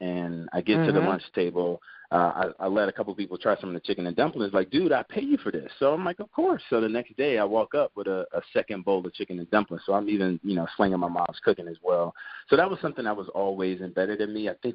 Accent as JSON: {"language": "English", "town": "Seat Pleasant", "region": "Maryland", "country": "United States", "said": "So humble beginnings. I'm from Sea Pleasant, Maryland, which is right outside of Washington, D.C., literally, you know, five minutes and walk into the D.C. line."}